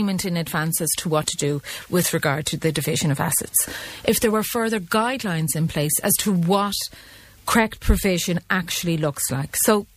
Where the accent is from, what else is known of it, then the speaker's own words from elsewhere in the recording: Ireland; we're very Irish in that we're grand, but behind closed doors we're not.